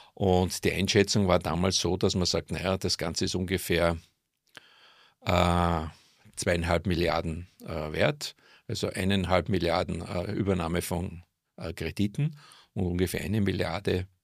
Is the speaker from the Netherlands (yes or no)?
no; Mürzzuschlag, Styria, Austria; born there; Ich bin von Geburt Steirer in Würzzuschlag geboren, im Jahr 1949. Habe dann ein Gymnasium in Weidhofen an der Ips absolviert, später in Wien Betriebswirtschaft studiert